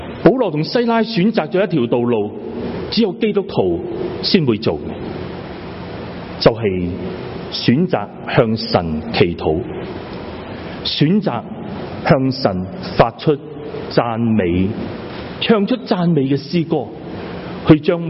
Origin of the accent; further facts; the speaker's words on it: Hong Kong; 我们很多弟兄姊妹都在香港长大，我们在香港在夏天的时候经常是有台风是集港。